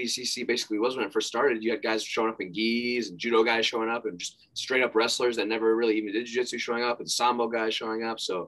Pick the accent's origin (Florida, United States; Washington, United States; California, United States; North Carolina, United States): Florida, United States; now in Mount Vernon, United States; I'm a beach guy, man. I grew up in South Florida.